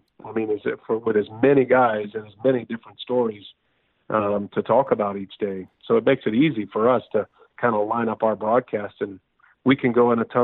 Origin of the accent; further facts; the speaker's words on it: Texas, United States; we're from Texas